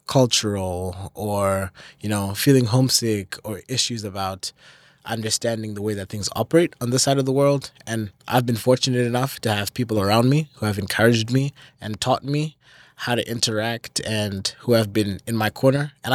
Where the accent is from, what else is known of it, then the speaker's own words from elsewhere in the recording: Zimbabwe; now in United States; So I'm from Zimbabwe, which is a little country down in the southern part of Africa.